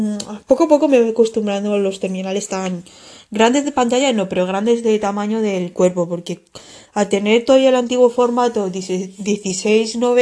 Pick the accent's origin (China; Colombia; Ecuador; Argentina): China; now in Valencia, Spain; yo soy china, soy atea